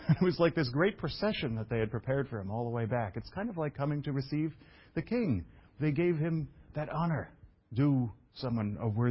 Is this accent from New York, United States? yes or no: yes; Brooklyn, New York, United States; I don't know. I'm from Brooklyn.